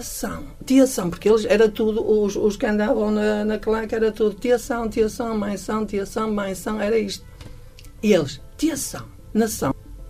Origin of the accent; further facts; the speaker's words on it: Barcelos, Norte, Portugal; eu sou de Barcelos, a minha terra é Barcelos